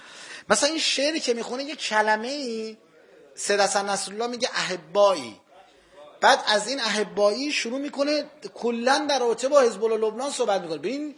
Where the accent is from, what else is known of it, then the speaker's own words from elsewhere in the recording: Abadan, Khuzestan, Iran; من خودم من بچه آبادان هستم، من پدرم و مادرم جفتشون سابقه جنگ دارم، ما خانوادگی تو عصر آبادان توی خود سده آبادان بودیم،